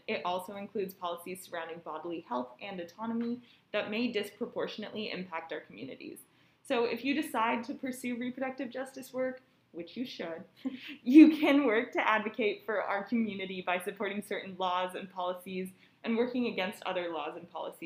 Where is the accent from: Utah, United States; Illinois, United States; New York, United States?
Utah, United States; Salt Lake City; I'm from Salt Lake City, Utah.